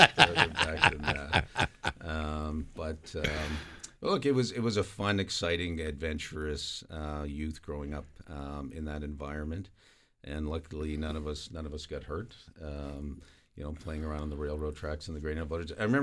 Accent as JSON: {"language": "English", "town": "Halifax", "region": "Nova Scotia", "country": "Canada", "tie": "born or raised there", "said": "I think, so that was growing up on South Bland Street in Halifax."}